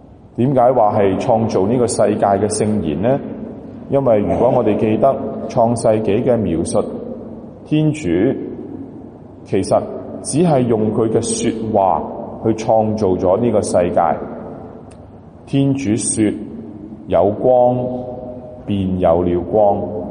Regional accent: China; 刚才我们所听到的就是我们中国人其中一种语言，广东话。

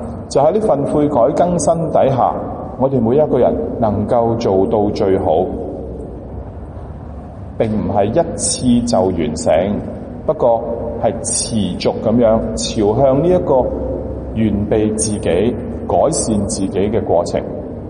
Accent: Guangdong, China; 就好像我们广东人所形容

